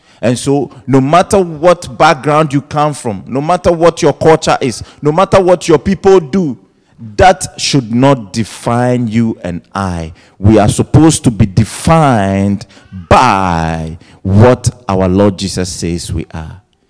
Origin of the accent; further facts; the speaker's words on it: Ghana; Not because I am Ghanaian and Ghanaian do certain things, that's what I do.